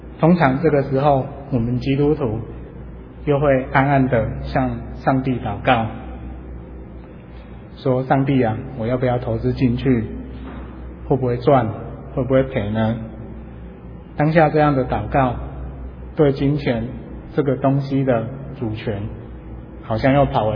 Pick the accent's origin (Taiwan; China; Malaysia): Taiwan; 这就是我们台湾人常在讲的